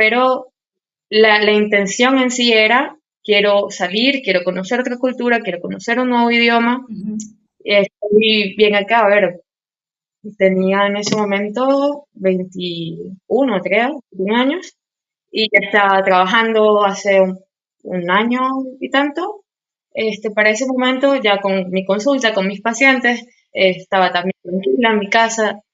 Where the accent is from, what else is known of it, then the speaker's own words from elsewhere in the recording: Venezuela; now in Oberursel, Germany; Bueno, yo vengo de Venezuela y tengo aquí ya año y medio.